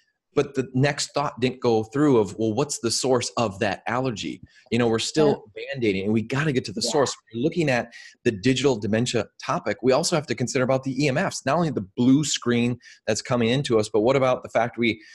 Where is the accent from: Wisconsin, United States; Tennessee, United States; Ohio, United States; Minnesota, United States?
Minnesota, United States; it was a 2-hour drive from where I grew up in Minnesota